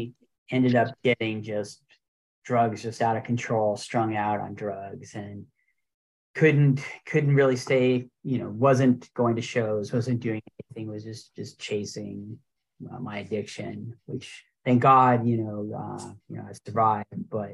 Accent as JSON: {"language": "English", "town": "Hollywood", "region": "California", "country": "United States", "tie": "born or raised there", "said": "an old friend of ours from where I grew up in Hollywood, from Hollywood days"}